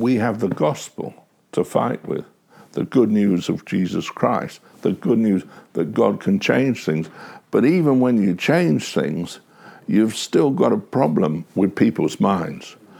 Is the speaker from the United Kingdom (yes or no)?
yes; England, United Kingdom; Now, you're looking, and we as English people have tribal customs.